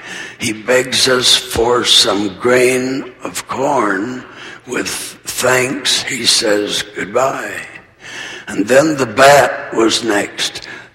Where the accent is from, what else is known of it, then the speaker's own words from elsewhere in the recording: Arizona, United States; with which I was familiar when I was a child growing up in Arizona.